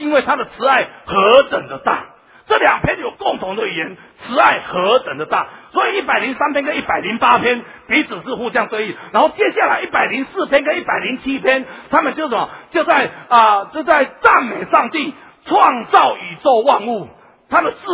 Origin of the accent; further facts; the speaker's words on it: Taitung, Taitung County, Taiwan; 我那时候有小时候在台东，我住在台东